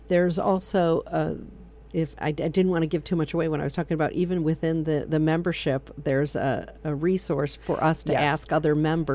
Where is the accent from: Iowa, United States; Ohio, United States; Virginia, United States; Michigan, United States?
Michigan, United States; now in Pennsylvania, United States; when I first moved to Pennsylvania, I came from Michigan